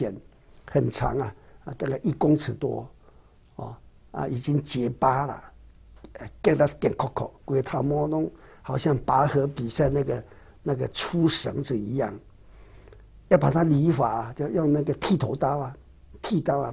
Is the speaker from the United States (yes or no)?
no; Taiwan; 我们台湾人呢、啊、很有趣哈